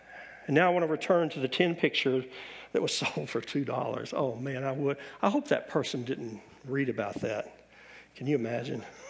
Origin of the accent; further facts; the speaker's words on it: the South, United States; I'm from the South, talk about a redneck, you know.